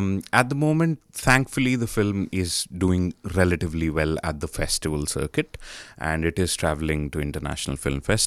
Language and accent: English; Rohtak, Haryana, India; now in Melbourne, Australia; in Kolkata, and in Rohtak, which is my hometown.